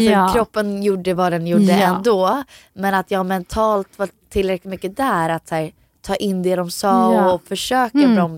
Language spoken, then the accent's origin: Swedish; Florida, United States; jag växte upp i Florida